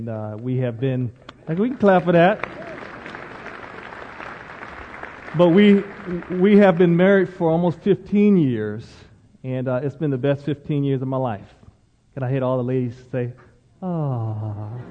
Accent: Maryland, United States; I grew up in Maryland, and I got a scholarship to play football at UCLA.

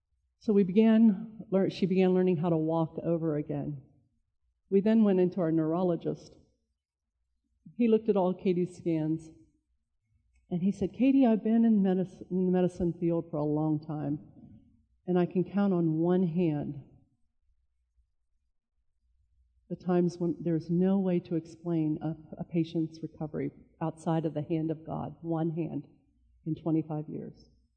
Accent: Kentucky, United States; I'm from Kentucky. Forgive me.

